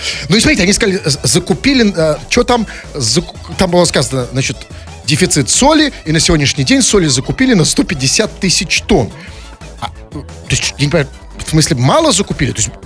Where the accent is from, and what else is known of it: Saint Petersburg, Russia